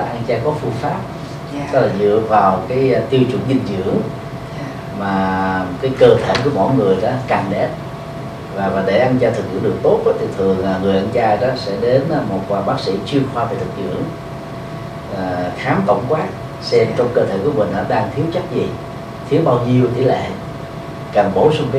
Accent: Ho Chi Minh City, Vietnam; Tôi thì sinh ra và lớn lên tại Sài Gòn.

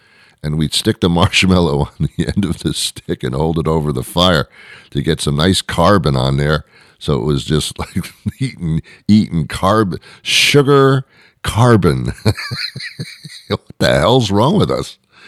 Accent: New York City, New York, United States; I'm from New York City originally.

